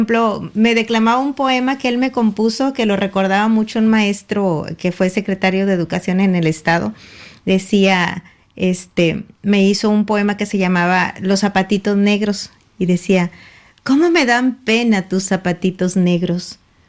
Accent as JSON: {"language": "Spanish", "town": "Matamoros", "region": "Tamaulipas", "country": "Mexico", "tie": "born or raised there", "said": "en mi ciudad natal de Matamoros."}